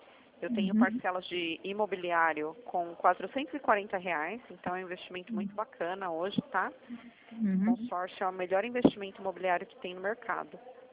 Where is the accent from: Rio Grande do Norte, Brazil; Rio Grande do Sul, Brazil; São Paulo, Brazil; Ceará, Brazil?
São Paulo, Brazil; Eu sou de São Paulo.